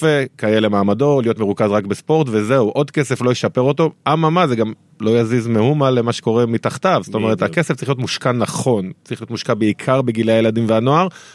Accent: Bnei Brak, Tel Aviv District, Israel; גדלתי בפרדסקאט, זה היה במקלט, במתנס לידי, וזה היה ענף הספורט היחיד שהיה.

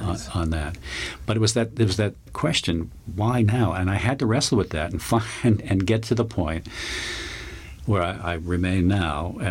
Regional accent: Long Island, New York, United States; born or raised there

